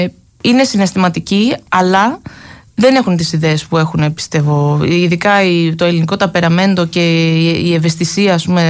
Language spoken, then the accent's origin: Greek; Greece; also born or lived in New York, United States; Δηλαδή, όταν ήμουν στη Νέα Υόρκη. Εντάξει, ακούγα τα ελληνικά μου, λέω θα βγάλω έναν ελληνικό δίσκο. Είμαι Ελληνίδα και θέλω να έχω στο βιογραφικό μου και έναν ελληνικό δίσκο.